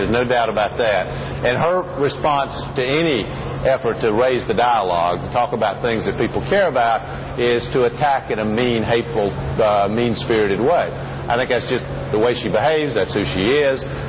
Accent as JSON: {"language": "English", "region": "the South", "country": "United States", "tie": "born or raised there", "said": "when I was young, growing up in the South, people were very responsive to name-calling of African-Americans"}